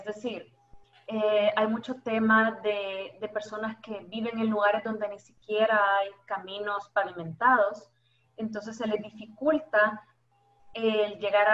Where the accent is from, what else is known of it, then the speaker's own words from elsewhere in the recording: El Salvador; La idea es que como salvadoreños crezcamos, como salvadoreños podamos sacar el país y llevarlo hacia adelante.